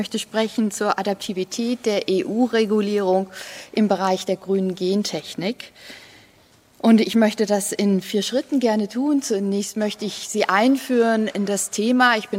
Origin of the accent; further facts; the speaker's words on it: Stuttgart, Baden-Württemberg, Germany; ich komme aus Stuttgart, das heißt, ich habe die Freisetzungsversuche in Stuttgart-Hohenheim mitbekommen